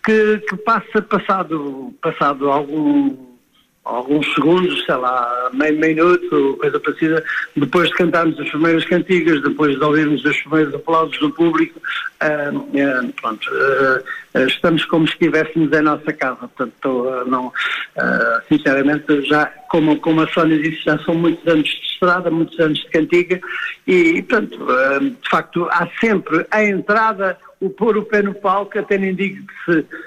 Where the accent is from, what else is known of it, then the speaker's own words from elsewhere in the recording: Loures, Lisbon, Portugal; quando era menino, fui criado numa zona relativamente perto de Lisboa, ali no Conselho de Louros